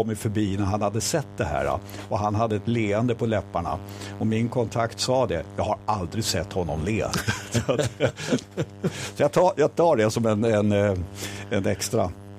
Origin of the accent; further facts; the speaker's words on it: Stockholm, Stockholm County, Sweden; now in Gävle, Sweden; är det inte dags nu efter 100 år som stockholmare att göra något? Så då blev det Gävle.